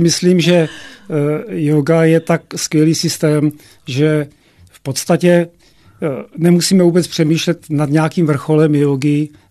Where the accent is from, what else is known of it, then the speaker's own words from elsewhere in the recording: Úpice, Hradec Králové Region, Czechia; No, ta oblast celé Podkrkonoší je takový drsnější kraj.